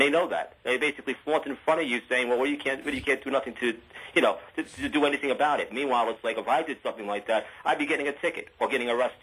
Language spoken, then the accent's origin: English; United States; as an American veteran, I serve my country.